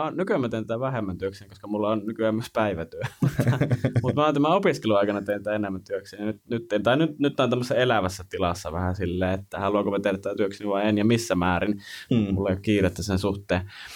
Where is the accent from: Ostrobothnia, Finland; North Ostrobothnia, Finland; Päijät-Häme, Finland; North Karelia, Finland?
North Karelia, Finland; Joensuu; kun mä oon Joensuusta kotoisin, tai mie on Joensuusta kotoisin, siellä opiskelu ja siellä syntynyt